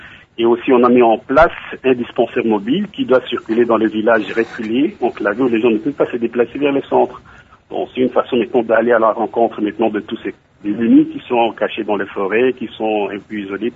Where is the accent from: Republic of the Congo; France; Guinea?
Republic of the Congo; Loubéfou; Et de l'autre côté, je suis originaire de Loubéfou.